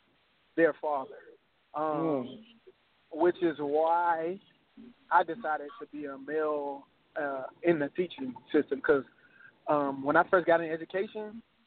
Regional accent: Houston, Texas, United States; I'm from Houston, Texas. I was born and raised in inner city Houston, Texas.

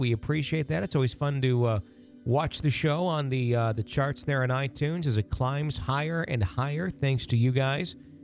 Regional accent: California, United States; a house that I grew up in here in San Laredo, California.

